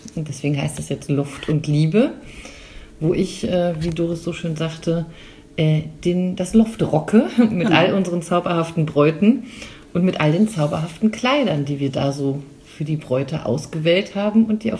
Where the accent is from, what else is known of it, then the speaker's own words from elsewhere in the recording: Rhineland, Germany; born there; now in Franconia, Germany; Ich bin geboren im Rheinland, dann hat es mich hier ins schöne Franken verschlagen